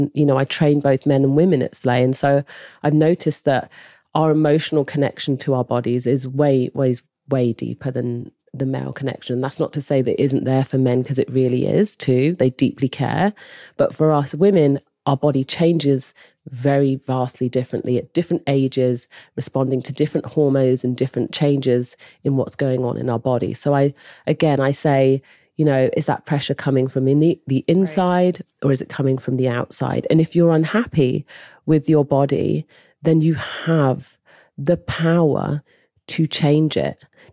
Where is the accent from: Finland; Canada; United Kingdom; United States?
United Kingdom; England